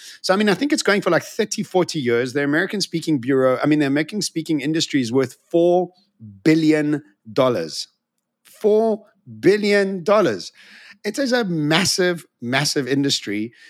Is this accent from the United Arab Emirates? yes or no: yes; Dubai, United Arab Emirates; whenever I tell people in America that I'm from Dubai